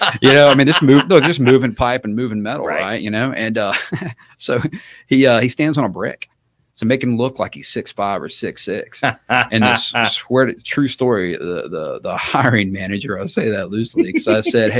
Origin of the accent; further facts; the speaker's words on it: Baton Rouge, Louisiana, United States; I'm from Baton Rouge. That's where that's where he was at. Yeah, good old Red Stick.